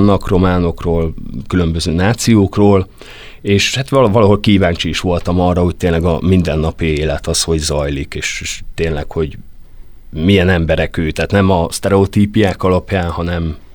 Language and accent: Hungarian; Debrecen, Hajdú-Bihar, Hungary; Debrecenben születtem, ott nőttem fel. Aztán végülis a kulturális antropológia miatt kerültem a Miskolci Egyetemre, meg aztán Miskolcra.